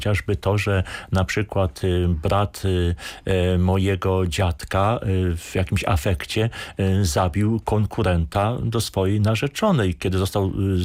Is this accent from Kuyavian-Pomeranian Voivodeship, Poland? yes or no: no; Wrocanka, Subcarpathian Voivodeship, Poland; Jestem mieszkańcem Wrocanki z dziada pradziada, stamtąd pochodzę, najstarsza zapiska, 1768 rok.